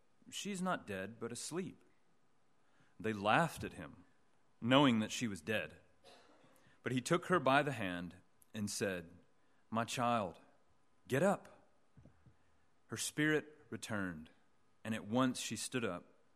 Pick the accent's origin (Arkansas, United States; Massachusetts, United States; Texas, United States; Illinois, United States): Arkansas, United States; now in Edinburgh, United Kingdom; I'm from the southern U.S. My home state is Arkansas. If you've ever been anywhere near there, you'll know that it's hot. It's a small place.